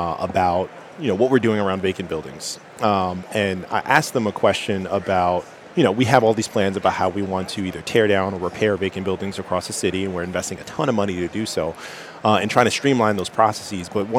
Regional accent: New York, United States; moved away; I'm originally from New York. And so when I moved here, I didn't actually know the difference between the city and the county.

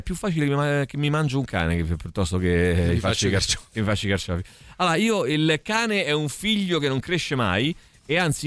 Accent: Rome, Lazio, Italy; E come fanno a sapere che sono romano io?

